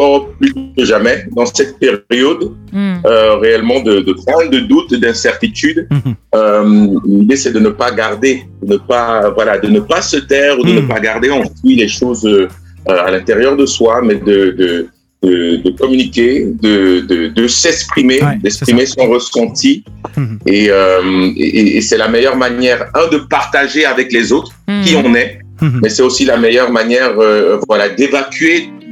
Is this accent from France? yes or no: no; Cameroon; voilà, ça vient pas d'ici, hein. Je suis camerounais.